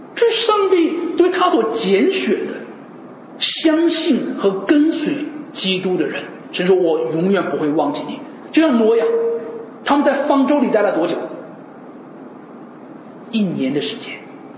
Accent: China; now in Singapore; 因为我家乡现在是零下十多度啊，下雪啊，很冷很冷啊。我们准备这个啊，过年的时候这个回中国，

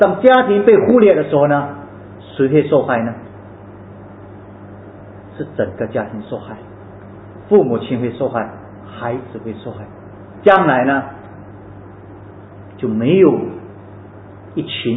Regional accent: China; 我们当然我们作为中国人，我们当然我们知道我们是属哪一个

